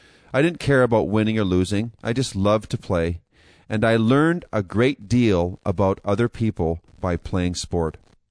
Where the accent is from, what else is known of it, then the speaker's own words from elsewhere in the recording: Calgary, Alberta, Canada; Born and raised in Calgary, Alberta, I always had a natural interest and affinity for sports of every single kind.